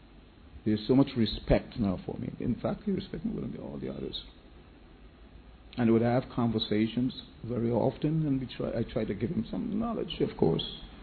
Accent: New York, United States; I'm from New York.

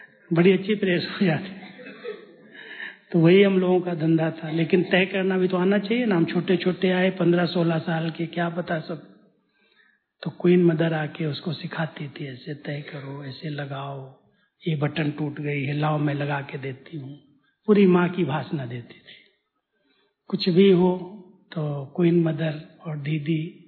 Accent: Uttar Pradesh, India; moved away; क्योंकि मैं यूपी से आया था

